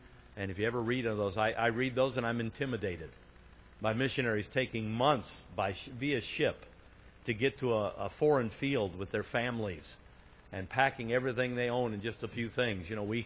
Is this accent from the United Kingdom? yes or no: yes; England, United Kingdom; I can say that because I'm English, all right?